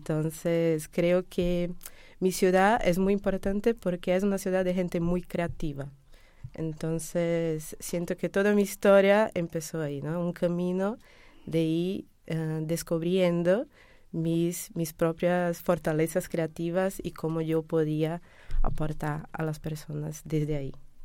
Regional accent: Salvador, Bahia, Brazil; Spanish is a second language; Porque vengo de Brasil, ¿no? la historia ha empezado sí, hace mucho, ¿no? Tengo 37 años y soy brasileña de Salvador, Bahía.

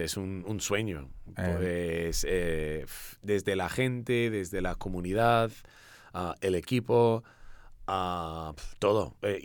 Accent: Chicago, Illinois, United States; Que soy de Chicago, de Estados Unidos, y no... Ahí no creo que exista nada así, por lo menos para la música.

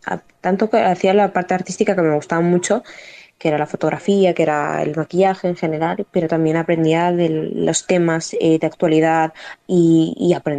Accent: Honduras; Yo soy de Honduras

